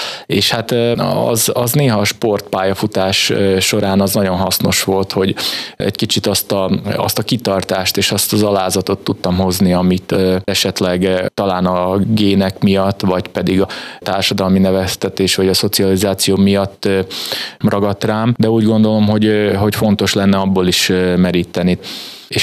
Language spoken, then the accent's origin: Hungarian; Sombor, Vojvodina, Serbia; born there; Zomborban születtem, a vajdasági Zomborban.